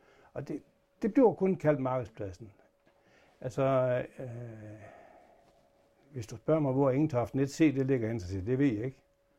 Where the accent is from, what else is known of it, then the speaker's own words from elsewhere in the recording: Nørreskov Bakke, Central Denmark Region, Denmark; Jeg er en årgang 50. Vi startede i at barnefødt i Nørreskov Bakke ved Silkeborg.